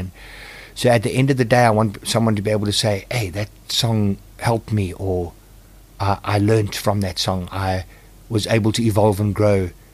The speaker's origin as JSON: {"language": "English", "region": "England", "country": "United Kingdom", "said": "and I, as an English person, I realized I had heard the song many times before and recognized it."}